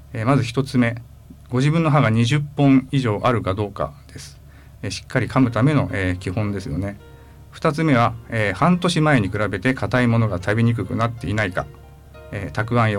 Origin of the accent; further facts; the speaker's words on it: Tsubame, Niigata, Japan; そうです、燕市、生まれも育ちも燕市です。